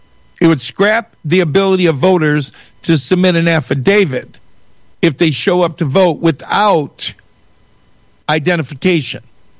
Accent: Michigan, United States; born there; I was born in Oakland County. I contacted the Oakland County clerk.

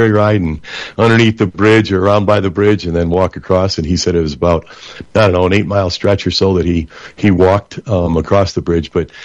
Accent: Flint, Michigan, United States; he's from my hometown, Flint, Michigan.

